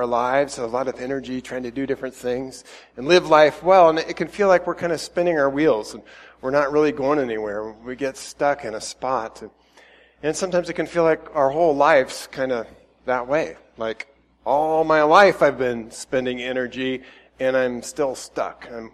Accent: Iowa, United States; now in El Paso, United States; I grew up in Iowa, and that was just kind of part of life in Iowa.

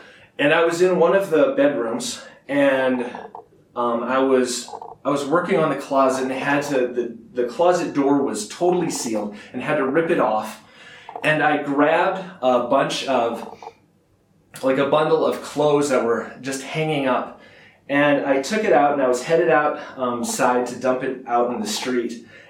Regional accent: Colorado, United States; I grew up in Colorado. It was super cold there.

